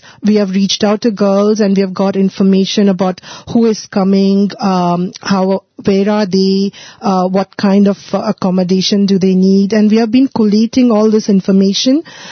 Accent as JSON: {"language": "English", "country": "Singapore", "said": "from Singapore."}